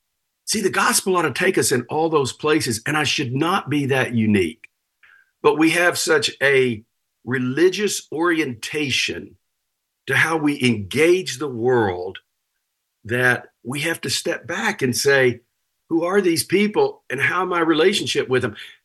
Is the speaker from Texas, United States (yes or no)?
yes; Texas, United States; I grew up in Deep East Texas, conservative, very conservative, perhaps fundamentalist, Baptist home.